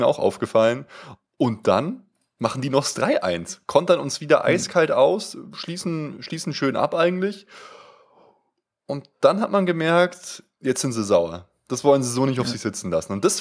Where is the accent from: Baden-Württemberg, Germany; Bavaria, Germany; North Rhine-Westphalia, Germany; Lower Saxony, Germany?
Bavaria, Germany; Munich; born there; Ich bin in München geboren, mein Freund.